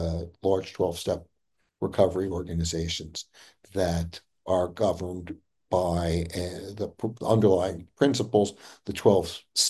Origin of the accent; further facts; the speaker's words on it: Dedham, Massachusetts, United States; I was an elected commissioner of trust funds in my hometown of Dedham, Massachusetts from 2006 to 2019